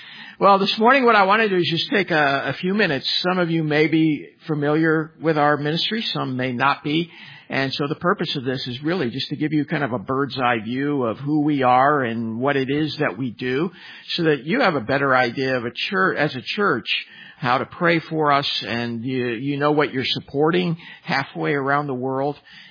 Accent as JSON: {"language": "English", "region": "Northwest", "country": "United States", "tie": "born or raised there", "said": "and I grew up in the Northwest, so I'm not too far from the Northwest when we come up this far north."}